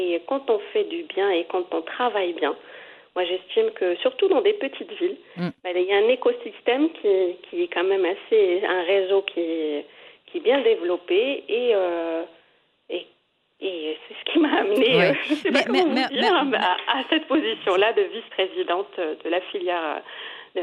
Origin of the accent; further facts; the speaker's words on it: Morocco; moved away as an adult; j'ai quitté très jeune le Maroc. J'ai quitté à mes 18 ans pour faire mes études. Donc, je ne connaissais que ma ville natale